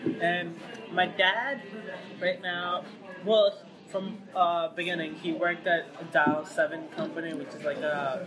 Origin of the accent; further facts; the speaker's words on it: Pakistan; I was raised in Pakistan because my mom and dad came here, then were like looking for jobs